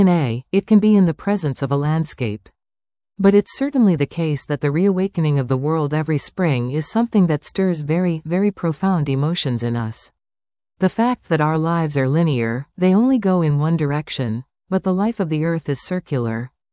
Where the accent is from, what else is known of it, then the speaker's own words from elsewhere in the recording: Liverpool, North West England, United Kingdom; I come from Liverpool. I come from the city of … which is a Victorian port, really, and industrial city, but it was a port.